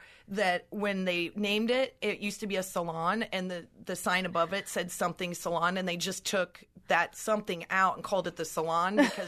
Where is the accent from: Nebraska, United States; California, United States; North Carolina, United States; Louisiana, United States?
Nebraska, United States; We're both from Nebraska